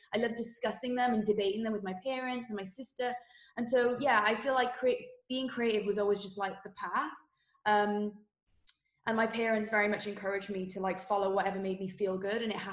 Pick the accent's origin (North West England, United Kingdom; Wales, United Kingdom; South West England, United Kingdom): Wales, United Kingdom; accent: Welsh; even though I grew up in Wales, I don't know if you can hopefully still tell by my accent that I'm Welsh. I hope so. But I grew up in Wales and I had a very creative family.